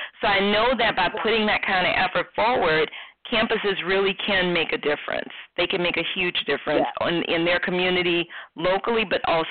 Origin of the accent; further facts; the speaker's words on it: New Orleans, Louisiana, United States; now in Atlanta, United States; so when I moved to Atlanta some years ago, I seriously considered going to Savannah, because I'm from New Orleans, and Savannah reminds me of New Orleans, except it's much cleaner.